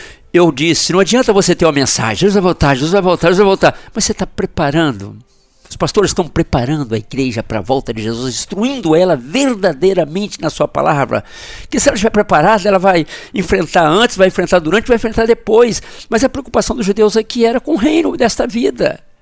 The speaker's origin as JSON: {"language": "Portuguese", "town": "Itaperuna", "region": "Rio de Janeiro", "country": "Brazil", "said": "Eu sou de Itaperuna, estado do Rio, morava em Vila Velha"}